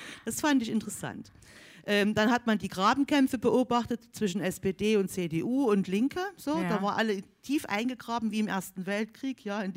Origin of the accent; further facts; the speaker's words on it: East Germany, Germany; Ich komme aus der ehemaligen DDR, ich bin Ossi, das unterscheidet mich genug von vielen anderen in Deutschland.